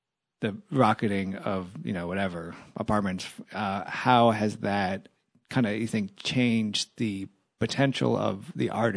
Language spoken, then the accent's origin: English; New York City, New York, United States; I grew up in Washington Heights, and apparently it's more expensive than, like, Jackson Heights, Queens now.